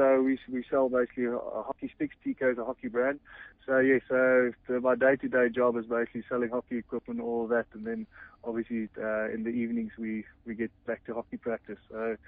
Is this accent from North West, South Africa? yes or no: yes; Rustenburg, North West, South Africa; first language Afrikaans; English is a second language; I grew up in the Platteland in Rustenburg